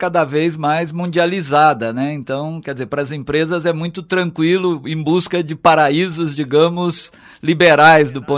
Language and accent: Portuguese; Minas Gerais, Brazil; eu sou da região do sul de Minas, que é uma região cafeeira, né?